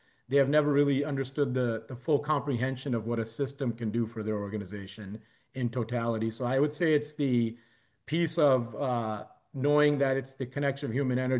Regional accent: Chicago, Illinois, United States; And I'm from Chicago, so we have this Midwest nice that's about a lot of us, right?

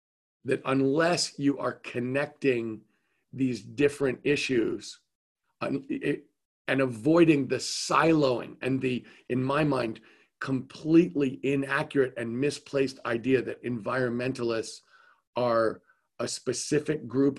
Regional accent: California, United States; a proposition in my home state of California.

